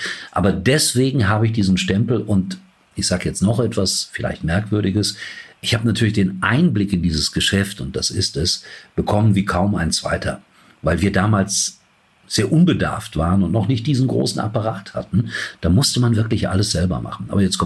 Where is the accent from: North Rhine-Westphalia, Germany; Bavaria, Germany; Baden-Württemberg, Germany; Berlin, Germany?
North Rhine-Westphalia, Germany; Gelsenkirchen; Ich bin gebürtiger Schalker. Das heißt also nicht Gelsenkirchner, sondern Schalker. Das ist ja ein kleiner Ortsteil. Wissen ja viele Leute gar nicht. Hat heute vielleicht noch 15.000 Einwohner. Früher waren es mal 30.000.